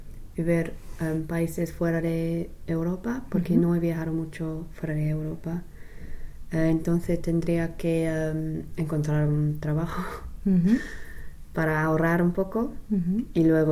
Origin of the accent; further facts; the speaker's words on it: England, United Kingdom; Spanish is a second language; porque soy más joven o soy inglesa.